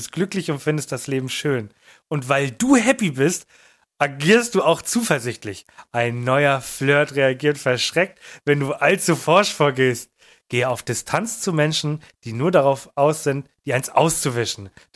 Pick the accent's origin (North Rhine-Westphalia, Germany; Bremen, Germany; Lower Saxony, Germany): Lower Saxony, Germany; Buxtehude; born there; Buxtehude.